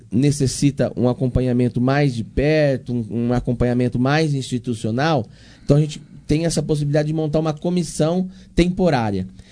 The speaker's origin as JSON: {"language": "Portuguese", "town": "Monte Alto", "region": "São Paulo", "country": "Brazil", "tie": "born or raised there", "said": "Sim, eu nasci em Monte Alto"}